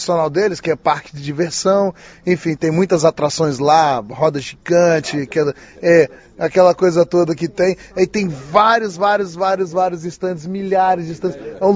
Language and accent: Portuguese; Brazil; now in Qingdao, China; Mas, como bom brasileiro, eu amo a cerveja.